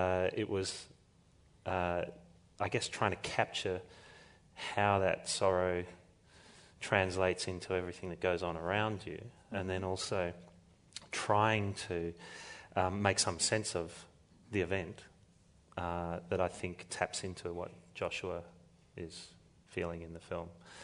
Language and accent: English; Australia; as an Australian public, we're very aware of the more traditional telling of the story.